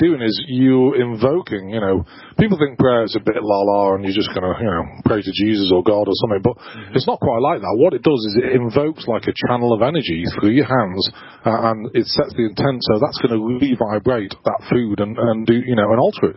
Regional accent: United Kingdom; now in Branson, United States; And I live in Branson, Missouri, even though I'm British.

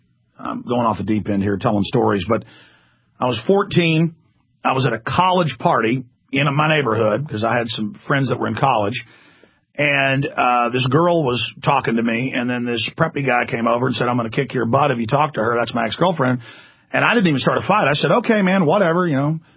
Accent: Dallas, Texas, United States; but I grew up in Dallas.

